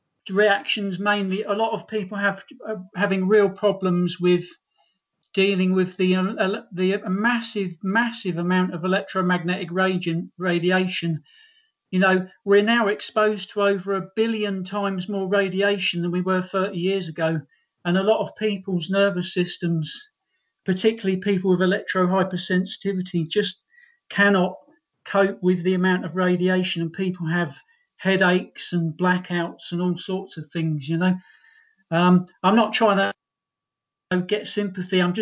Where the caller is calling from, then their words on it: Colchester, East of England, United Kingdom; I'm calling from Colchester.